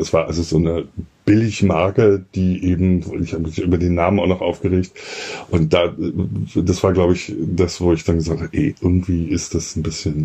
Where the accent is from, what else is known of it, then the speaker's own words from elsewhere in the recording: Berlin, Germany; Das kenne ich ja als Berliner nicht so.